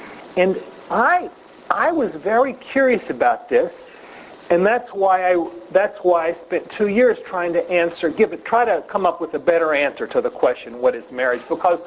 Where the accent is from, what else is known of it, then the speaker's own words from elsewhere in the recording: New York, United States; Here's one from a judge in my home state of New York